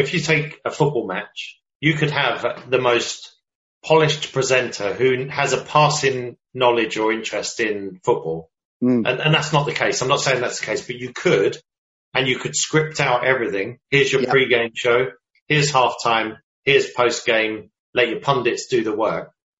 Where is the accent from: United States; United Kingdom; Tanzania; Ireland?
United Kingdom; I'm a British guy